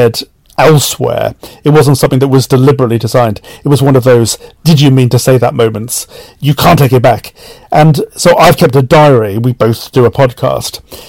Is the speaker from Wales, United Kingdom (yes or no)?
yes; Cardiff, Wales, United Kingdom; now in Canterbury, United Kingdom; I'm from Cardiff originally, but I live in Canterbury, not far from the border of Dover and the English Channel.